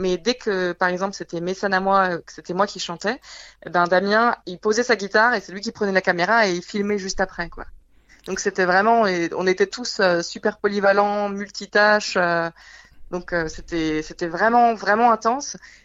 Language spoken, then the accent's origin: French; France; En fait, c'est vrai qu'on est français, mais il y a beaucoup de nos fans qui ne savent pas qu'on est français